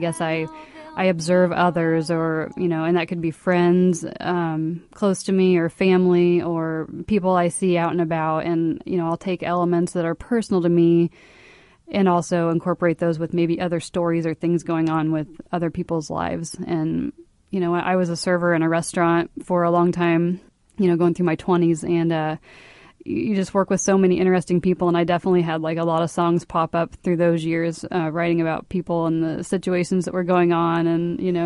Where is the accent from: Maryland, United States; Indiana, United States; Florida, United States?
Indiana, United States; Martinsville; I live in Martinsville. I'm from Martinsville, and I'm like in the center, you know. I'm like a half hour from Indy.